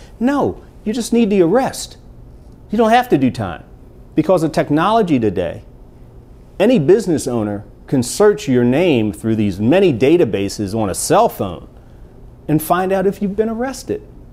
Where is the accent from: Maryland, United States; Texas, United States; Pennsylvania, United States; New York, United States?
Maryland, United States; Baltimore; I grew up in Baltimore.